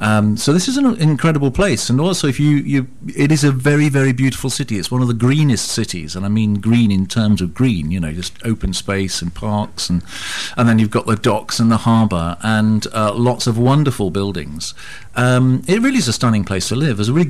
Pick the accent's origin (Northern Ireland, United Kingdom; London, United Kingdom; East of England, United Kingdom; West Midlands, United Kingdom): East of England, United Kingdom; Norwich; now in Bristol, United Kingdom; I was born in Norwich and educated there and went to the University of Sussex. Went back to Norwich for a bit to work in business, and then I came to Bristol to train at Bristol Ovic Theatre School.